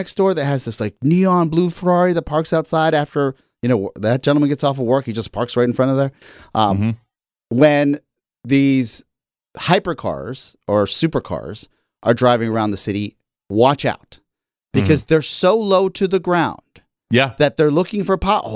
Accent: Maryland, United States; It's when there are Maryland tags, and I'm from Maryland.

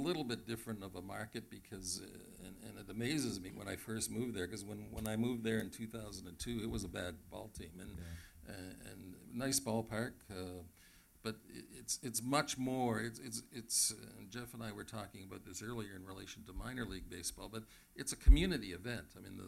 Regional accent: Toronto, Ontario, Canada; I'm a Canadian, a Torontonian, and I love being here

